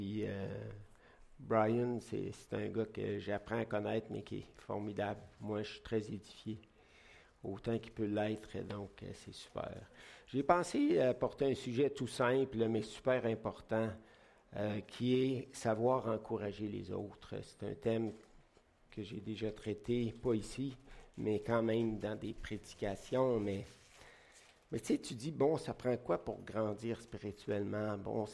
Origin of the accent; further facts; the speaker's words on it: Quebec, Canada; je peux parler de ça parce que je suis un Québécois, là, un Canadien français